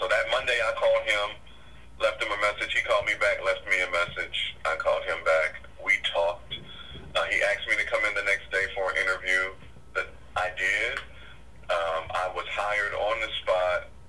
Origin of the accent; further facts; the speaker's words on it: Dayton, Ohio, United States; moved away as an adult; I'm from Dayton, Ohio.